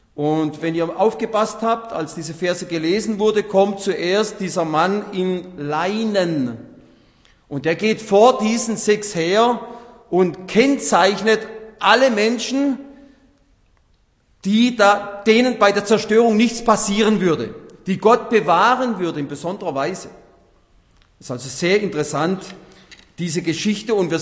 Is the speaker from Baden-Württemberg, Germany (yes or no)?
yes; Baden-Württemberg, Germany; Hohenlohe, das ist meine Heimat zwischen Stuttgart und Nürnberg